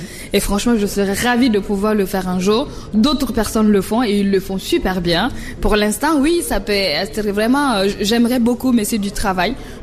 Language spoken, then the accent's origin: French; Burkina Faso; first language Mooré; French is a second language; Moi, quand je vois un Burkinabé, c'est tout de suite le moré, ma langue maternelle, parce que ça nous manque